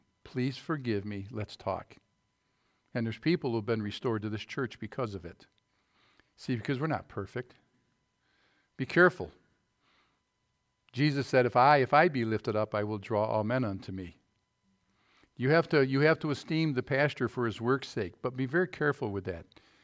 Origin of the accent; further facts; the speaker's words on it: Massachusetts, United States; I had been using a snorkel and a face mask a long time as a kid growing up in the Fairhaven Bay and stuff.